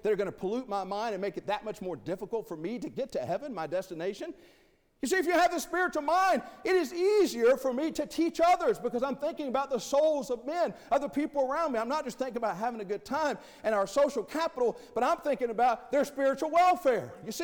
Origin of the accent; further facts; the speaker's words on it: Tennessee, United States; I grew up in East Tennessee. That's all I knew. My world was East Tennessee.